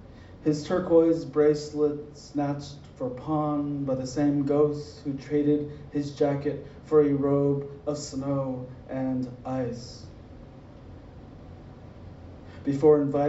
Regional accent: Arizona, United States; And I'm from the Navajo Reservation in northern Arizona, so I'm pleased to be here.

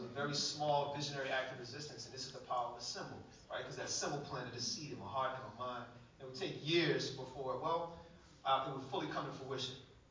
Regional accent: New Orleans, Louisiana, United States; on my hometown of New Orleans, Louisiana

